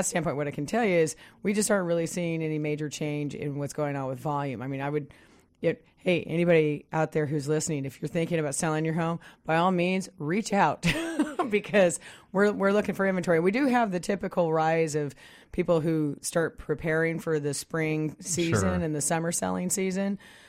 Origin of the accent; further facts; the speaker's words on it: Midwest, United States; Because I know I come from the Midwest, and to me, even some of the code level that we use here in the Pacific Northwest would be considered green to them.